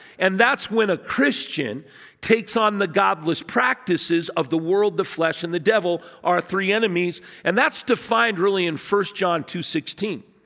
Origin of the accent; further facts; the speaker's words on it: United States; Now, I'm Native American. My grandfather was Osage County Sheriff. I mean, we're Osage Quapaw Indian from my mom's side.